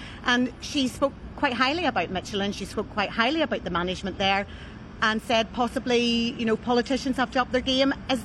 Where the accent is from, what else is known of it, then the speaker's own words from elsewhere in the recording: Ballymena, Northern Ireland, United Kingdom; I come from Ballymena. I walk around it every Saturday.